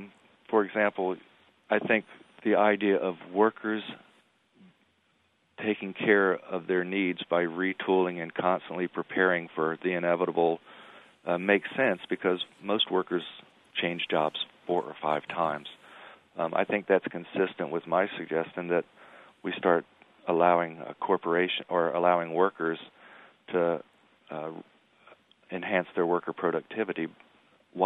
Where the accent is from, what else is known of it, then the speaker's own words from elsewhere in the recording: the South, United States; I'm from the South, where we're steeped in history and government and tradition and all that stuff.